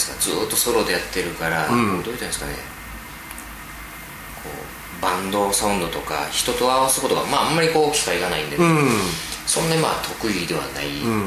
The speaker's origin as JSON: {"language": "Japanese", "region": "Osaka", "country": "Japan", "tie": "born or raised there", "said": "2月は、まあ、地元大阪で"}